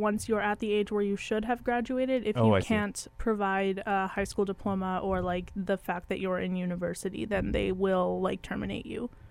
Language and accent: English; Manitoba, Canada; because we are from Manitoba, that in the 70s there was a MINCOM experiment done.